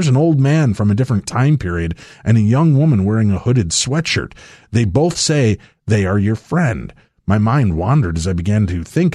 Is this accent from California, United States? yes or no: yes; San Francisco, California, United States; a 1,700 square foot home seemed like a mansion compared to the 900 square foot home I grew up in San Francisco.